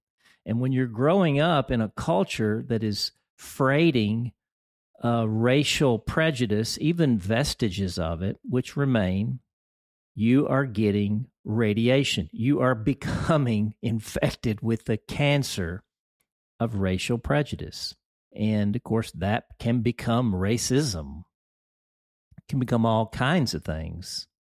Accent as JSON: {"language": "English", "region": "Deep South", "country": "United States", "tie": "born or raised there", "said": "You know, I grew up in the Deep South, and I grew up in a family that was decidedly, like, not prejudiced."}